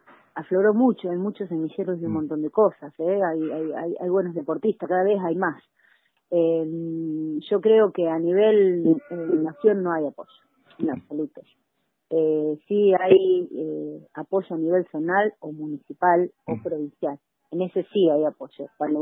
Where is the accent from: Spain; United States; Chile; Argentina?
Argentina; Yo soy argentina